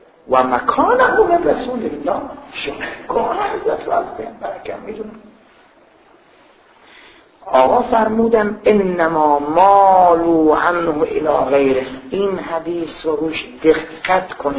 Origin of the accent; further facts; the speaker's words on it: Iran; گفتم ایران. گفتو مسلمونی؟ گفتم نه یهودی هستم.